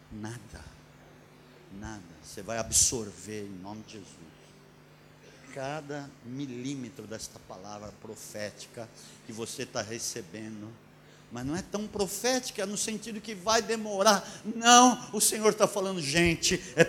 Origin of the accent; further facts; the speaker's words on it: Brazil; now in Portugal; Portugal, nunca se ouviu falar de tanta crise que está em Portugal, mas eu vim aqui, lá do Brasil, para dizer para você, chegou a tua hora, querido.